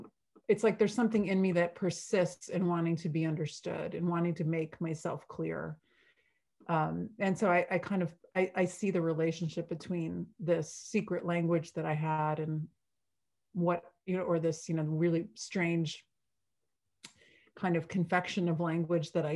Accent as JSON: {"language": "English", "region": "New England", "country": "United States", "tie": "born or raised there", "also_born_or_lived": "San Francisco, United States", "said": "San Francisco for like 16 years. So I feel like I've kind of bopped all around, and I usually say I'm from New England because I spent kind of my formative, adolescence here."}